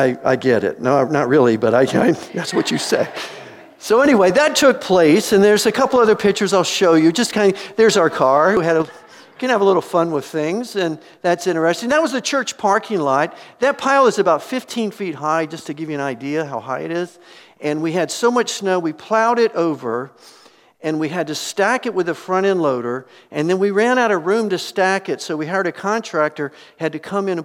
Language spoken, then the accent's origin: English; Erie, Pennsylvania, United States; Now, we're from Erie, Pennsylvania, where we average sometimes 140 inches a year. It's in the snow belt.